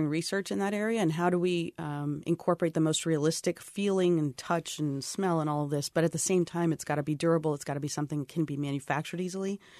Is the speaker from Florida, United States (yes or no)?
yes; Florida, United States; I grew up in Central Florida, and I went away to college wanting to be a doctor.